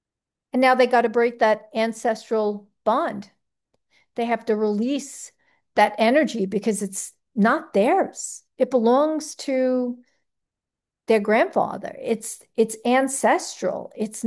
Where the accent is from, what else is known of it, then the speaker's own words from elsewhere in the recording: United States; born there; My ancestral stuff is from here. It's not my true nature is not from Germany. I wasn't born there. I was born here.